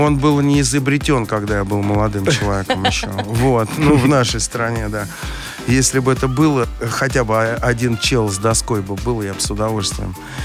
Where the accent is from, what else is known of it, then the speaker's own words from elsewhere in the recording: Moscow, Russia; Я вырос в Тушино, это огромный индустриальный район был